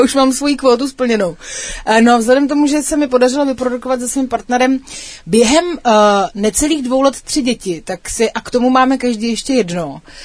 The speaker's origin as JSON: {"language": "Czech", "region": "Vysočina Region", "country": "Czechia", "tie": "born or raised there", "said": "já jsem vyrůstala na Vysočině"}